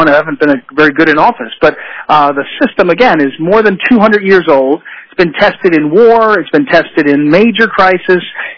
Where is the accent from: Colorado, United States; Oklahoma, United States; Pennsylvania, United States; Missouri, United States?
Missouri, United States; if you're living in a state like I'm from Missouri